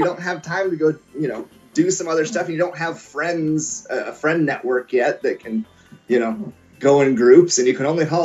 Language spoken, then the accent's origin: English; Montana, United States; cause I'm originally from Montana. So my family's got a lot of country boy in us.